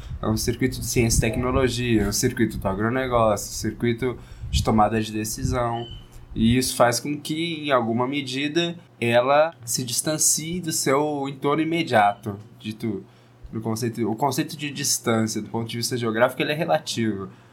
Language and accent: Portuguese; São Paulo, Brazil; eu mesmo sou de São Paulo, né?